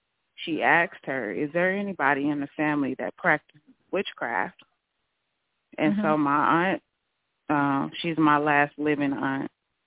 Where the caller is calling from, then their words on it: Los Angeles, California, United States; I'm calling from Los Angeles.